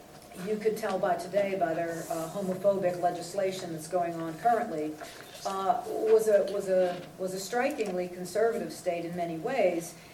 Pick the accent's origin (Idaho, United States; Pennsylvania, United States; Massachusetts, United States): Pennsylvania, United States; I was from Western Pennsylvania, and I had a Catholic education, most of it by choice.